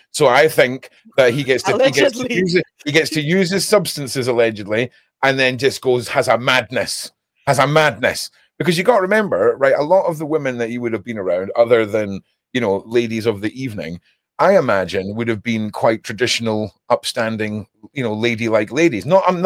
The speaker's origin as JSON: {"language": "English", "region": "Quebec", "country": "Canada", "said": "I am from Quebec."}